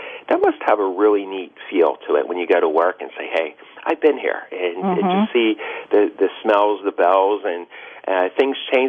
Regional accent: Pittsburgh, Pennsylvania, United States; And in my experience growing up in Pittsburgh, it's just so important that you have the faith

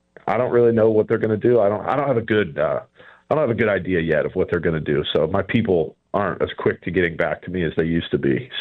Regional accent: Virginia, United States; my wife thinks that I've never driven in the snow before because I'm from Virginia and she's from Ohio.

